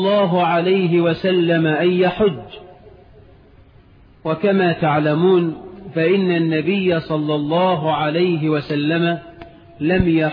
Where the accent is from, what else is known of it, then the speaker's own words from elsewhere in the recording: Egypt; اجعل بلدنا مصر آمنة مطمئنة، رخاء سخاء